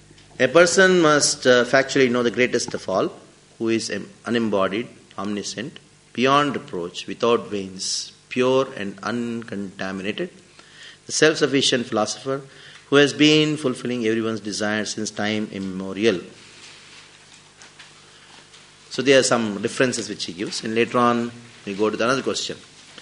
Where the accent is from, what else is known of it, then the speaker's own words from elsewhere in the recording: South India, India; Once I was giving a lecture in South India, in my hometown.